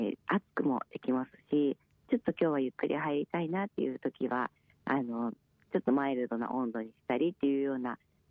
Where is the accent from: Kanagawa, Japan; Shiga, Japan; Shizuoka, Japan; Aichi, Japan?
Aichi, Japan; Nagoya; そうですね、もともと名古屋でお仕事をしてたんですけれども、